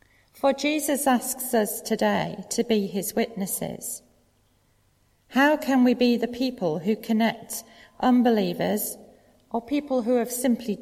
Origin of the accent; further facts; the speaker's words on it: United Kingdom; Come on, we're Anglicans and we're British.